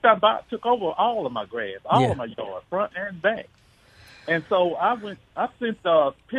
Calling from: Vossburg, Mississippi, United States; Yeah, I'm calling from Mossburg, Mississippi.

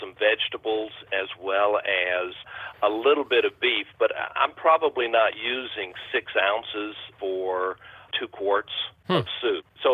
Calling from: Martinsville, Virginia, United States; I'm from Martinsville, Virginia.

